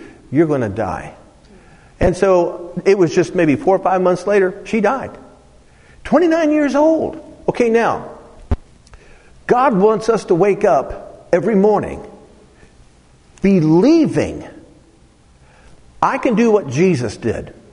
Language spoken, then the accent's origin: English; Dayton, Ohio, United States; See, I'm from Dayton, Ohio. The people in Dayton, Ohio need me to come to that place of fully comprehending my potential.